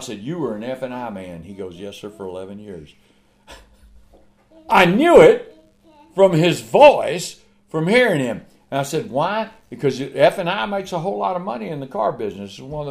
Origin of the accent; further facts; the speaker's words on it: Texas, United States; I know it's the Red Sea, but we're from Texas.